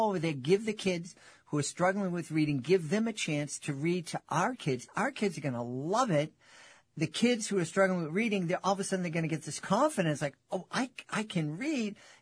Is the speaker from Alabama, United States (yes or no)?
no; Boston, Massachusetts, United States; accent: Boston; back then, my Boston accent was much more prevalent.